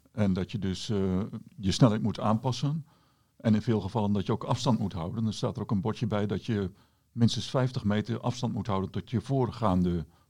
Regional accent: Netherlands; daar komen wij als Nederlanders het meest.

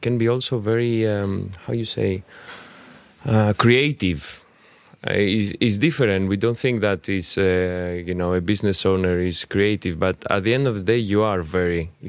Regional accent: Athens, Attica, Greece; English is a second language; I'm originally Greek. I come from Athens. I live in 7 different countries

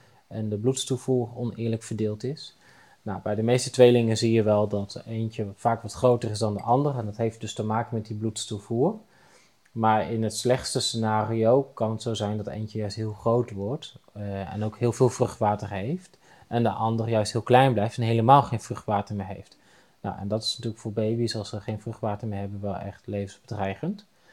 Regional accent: Netherlands; En dat we als Nederlanders heel goed in staat zijn om vragen te stellen waarbij ons brein eigenlijk niet aan het werk wordt gezet.

